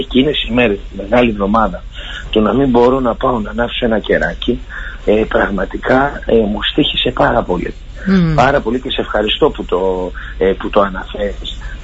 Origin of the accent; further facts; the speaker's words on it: Greece; με έκανε να αισθανθώ τόσο υπερήφανο που είμαι Έλληνας.